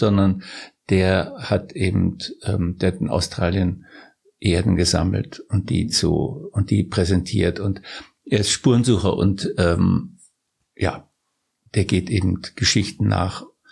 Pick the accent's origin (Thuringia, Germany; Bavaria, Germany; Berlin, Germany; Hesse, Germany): Bavaria, Germany; born there; also born or lived in Rome; now in Polling, Germany; weil ich bin auch in Bayern geboren und bin dann durch die Geburt meines Sohnes Vinzenz in Polling quasi hängen geblieben.